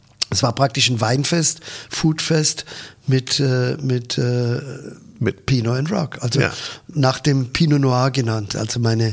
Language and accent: German; Southern Germany, Germany; also muss ich als Süddeutscher feststellen